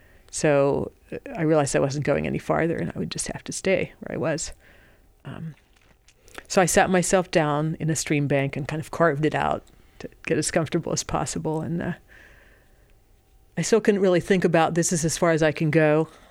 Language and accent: English; United States; I thought about food, but, you know, I'm an American.